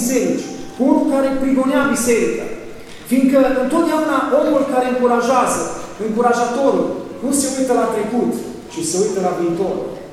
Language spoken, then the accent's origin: Romanian; Sighet, Maramureș County, Romania; M-am convertit nu în orașul meu natal, ci undeva în Betleam, în Bistrița Năsăul. Și când m-am întors în Sighet, în localitatea natală, căutam o biserică din care să mă alipesc.